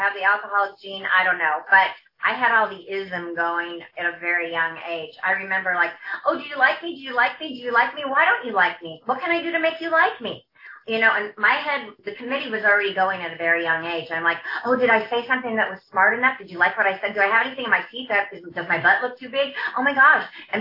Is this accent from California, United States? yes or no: yes; Torrance, California, United States; You know, I was raised in Torrance, California.